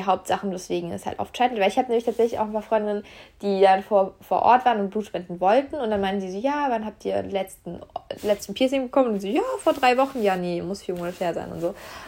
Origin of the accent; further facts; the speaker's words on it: Germany; now in France; in meiner Heimatstadt in Deutschland es auch sehr häufig Blutspendeangebote gibt, also mindestens monatlich. Jetzt hier in meiner Region in Frankreich